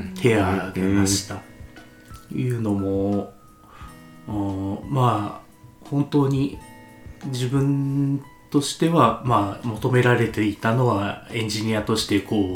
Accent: Hokkaido, Japan; まあ北海道出身でして、北海道の、まあ、某大学を二浪一流して卒業しまして

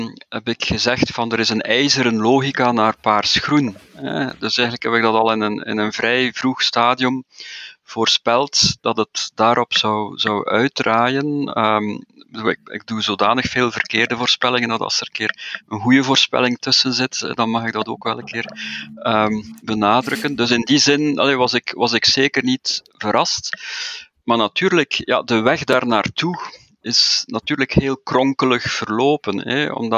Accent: Flanders, Belgium; Dus ik denk dat we daar als Vlamingen onmogelijk mee gelukkig kunnen zijn.

